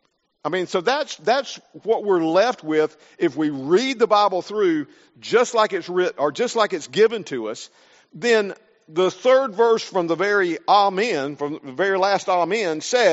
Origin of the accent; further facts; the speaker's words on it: the South, United States; accent: Southern; I'm from the South, from the States. If you're visiting with us, I'm sure that's no secret. My accent gives me away very quickly. I was raised in the South, in the southern part of the United States.